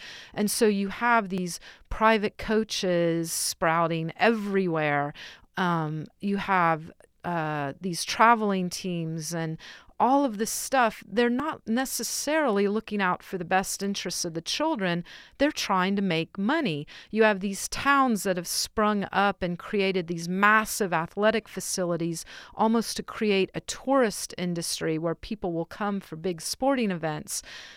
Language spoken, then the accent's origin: English; Santa Clara, California, United States; I mean, obviously I was not going to become a ski jumper growing up in Santa Clara.